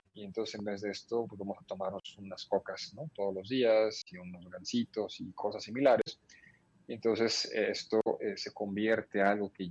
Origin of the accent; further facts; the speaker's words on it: Mexico; La dieta autóctona de nosotros como mexicanos es saludable